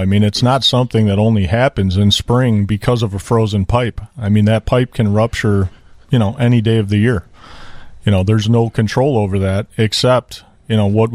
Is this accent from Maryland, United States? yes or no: no; Wisconsin, United States; Wisconsin, it's spigot. I know that. I grew up in Wisconsin. We say spigot.